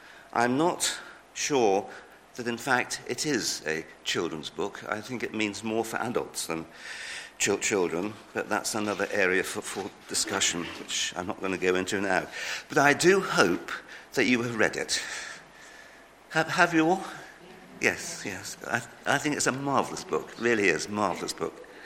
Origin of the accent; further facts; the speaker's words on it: Salisbury, South West England, United Kingdom; I come from Salisbury, and if you approach Salisbury from either the north or the east, the first thing you see is the cathedral spire before you see anything else.